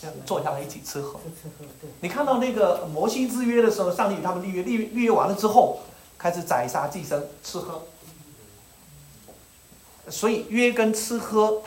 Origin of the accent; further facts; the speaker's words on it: Huai'an, Jiangsu, China; 我老家淮安的淮安有一个名人，就是周恩来